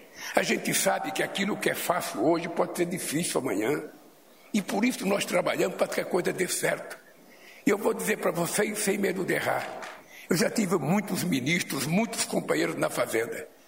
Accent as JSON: {"language": "Portuguese", "town": "Caetés", "region": "Pernambuco", "country": "Brazil", "said": "A minha tristeza ficou, sabe, lá para o passado, lá quando eu vim de Caetés, que era a tristeza da fome, da incerteza."}